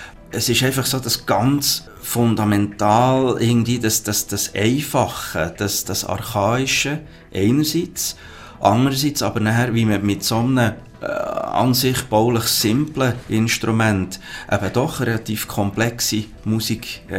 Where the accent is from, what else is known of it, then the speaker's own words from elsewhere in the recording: Switzerland; also born or lived in Kolkata, India; Ich bin hier bei Schweizer Eltern aufgewachsen, bin adoptiert worden.